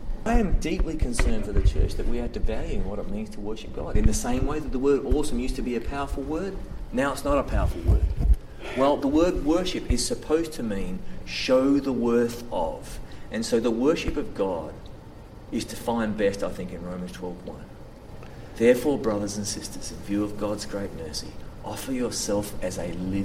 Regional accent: Australia; And it's really tough being an Australian with a last name

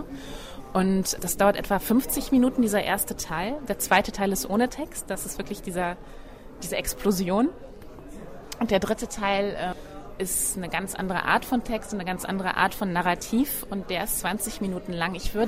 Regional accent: Bremen, Germany; now in Prague, Czech Republic; wir fahren im Herbst, im November nach Bremen, in meiner Heimatstadt.

